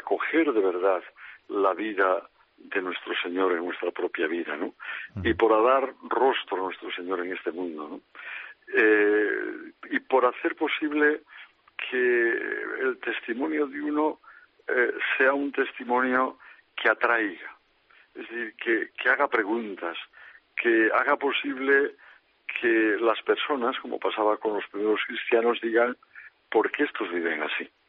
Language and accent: Spanish; Cantabria, Spain; en advocaciones como es la de mi tierra, la Bien Aparecida